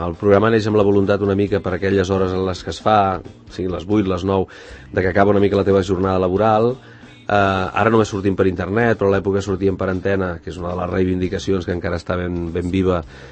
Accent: Cerdanyola del Vallès, Catalonia, Spain; Nascut a Barcelona perquè a Cerdanyola no hi havia hospital, però sí, sí.

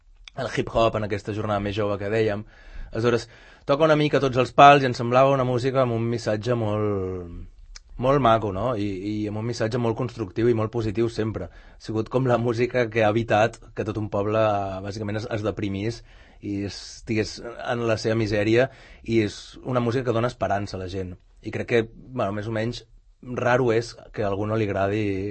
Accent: Sant Cugat del Vallès, Catalonia, Spain; nosaltres som de Sant Cugat, ens ve de gust fer alguna cosa al nostre poble.

